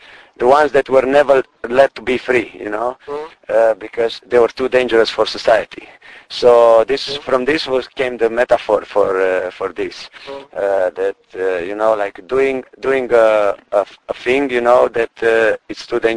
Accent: Timiș County, Romania; It is in my hometown, which is 50 kilometers from Timișoara.

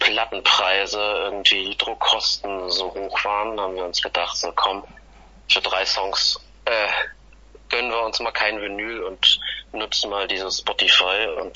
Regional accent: Berlin, Germany; Genau, wir sind aus Berlin

